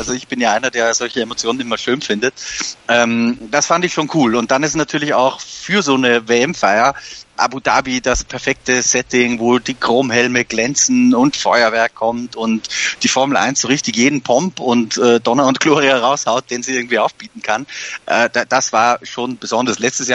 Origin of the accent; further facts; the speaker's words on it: Austria; da wo ich herkomme in Österreich, die letzte weiße Weihnacht ist auch schon ein Weilchen her.